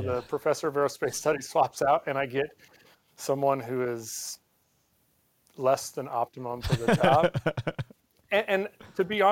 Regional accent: Montana, United States; So ROTC graduate. I went to Montana State. I grew up in Montana. I have one brother, basically hunting and fishing all my life, and then playing sports.

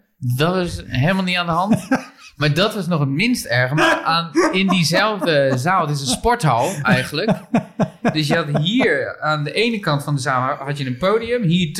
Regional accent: Barneveld, Gelderland, Netherlands; born there; Het was in de Veluwehal in Barneveld, waar ik geboren ben.

